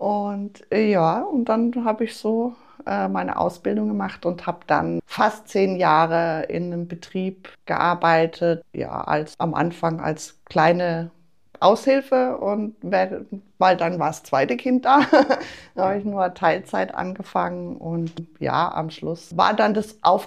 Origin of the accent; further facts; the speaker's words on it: Rheinfelden, Baden-Württemberg, Germany; Ich komme aus Rheinfelden, bin hier geboren und aufgewachsen, habe mal so kurze Abstecher gemacht in andere Orte mit freiwilligem sozialen Jahr und Studium